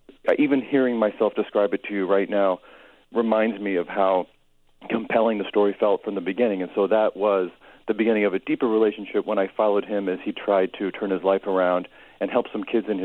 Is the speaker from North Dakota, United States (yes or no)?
no; St. Louis, Missouri, United States; I am. I'm originally from St. Louis, yes.